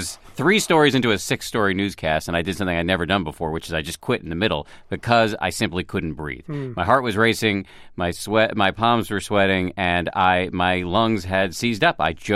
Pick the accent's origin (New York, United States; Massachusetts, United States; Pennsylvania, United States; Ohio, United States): Massachusetts, United States; Newton; You know, I grew up here in Newton, and my parents are doctors at Harvard, secular scientists